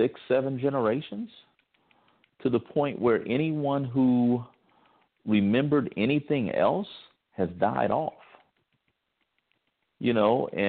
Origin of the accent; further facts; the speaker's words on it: Mansfield, Ohio, United States; One of my friends, me and her cousin, we were best friends. We grew up together in Mansfield, Ohio.